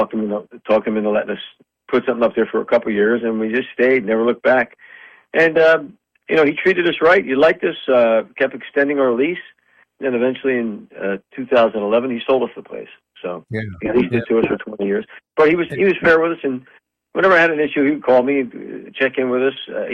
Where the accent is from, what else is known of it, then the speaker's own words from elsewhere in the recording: North Wildwood, New Jersey, United States; Yeah, we're from North Wildwood.